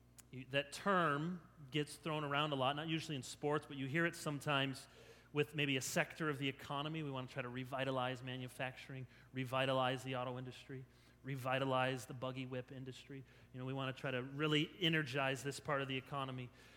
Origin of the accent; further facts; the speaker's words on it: Chicago, Illinois, United States; born there; as I was born in Chicago, I've been my whole life a White Sox fan